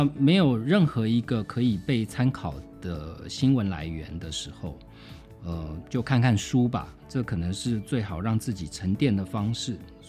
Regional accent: Taiwan; 身为台湾人，身为中华民国的国民

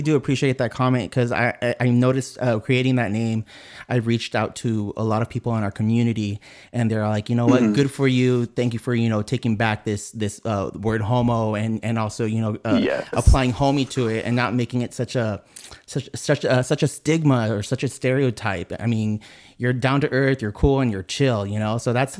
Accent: El Monte, California, United States; now in Azusa, United States; Well, it's crazy because I live in San Gabriel Valley myself. I grew up in El Monte. And now I'm living in Azusa.

